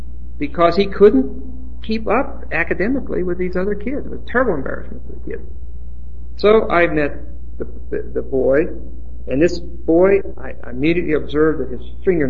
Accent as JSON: {"language": "English", "region": "Pennsylvania", "country": "United States", "said": "I'm from Pennsylvania."}